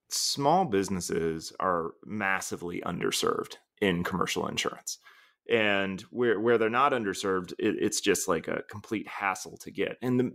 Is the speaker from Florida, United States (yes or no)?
yes; Florida, United States; also born or lived in Georgia; now in Cincinnati, United States; I've been fairly transient most of my life growing up in South Florida and a little bit in Georgia.